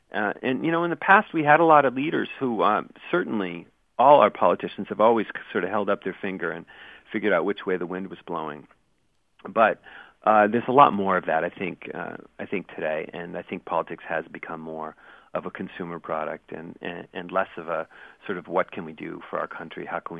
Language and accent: English; Massachusetts, United States; Massachusetts accent that we all love around here. I'm from Cape Cod.